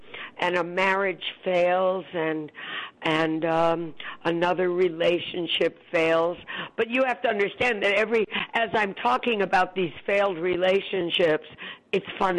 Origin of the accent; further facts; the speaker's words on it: Bronx, New York, United States; You know, I grew up in the Bronx, so there's a lot of that feeling, too.